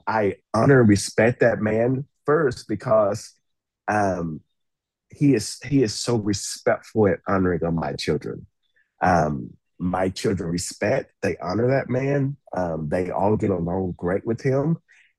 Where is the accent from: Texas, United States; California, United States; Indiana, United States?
Texas, United States; now in Austin, United States; leaving my hometown, moving from Northeast Texas, where of course we served together, moving here to Austin